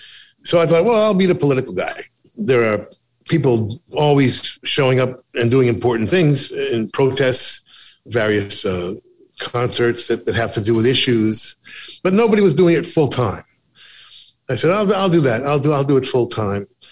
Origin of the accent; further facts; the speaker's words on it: United States; I then thought about it and realized that, oh, my God, I'm an American.